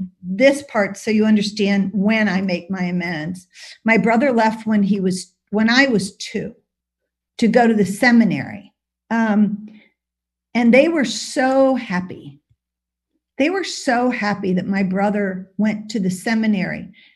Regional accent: St. Louis, Missouri, United States; And so I grew up in St. Louis, and my mother's one of 15, and my father was one of 11, and we all lived in the same neighborhood.

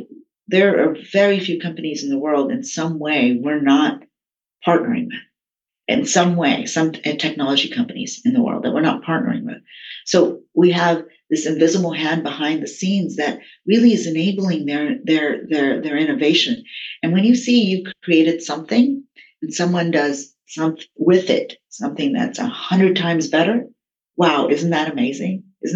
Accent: Texas, United States; also born or lived in India; I was born in India. I came over as a child. I spent most of my early years in Texas

